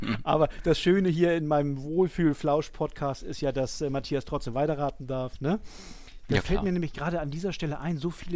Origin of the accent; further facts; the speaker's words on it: Netherlands; ich bin Niederländer mit molukisch-indonesischen Wurzeln.